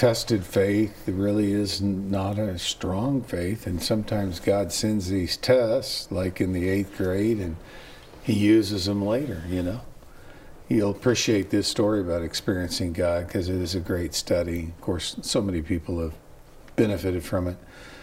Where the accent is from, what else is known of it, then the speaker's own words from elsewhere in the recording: Oklahoma City, Oklahoma, United States; born there; I was born in Oklahoma City, so I'm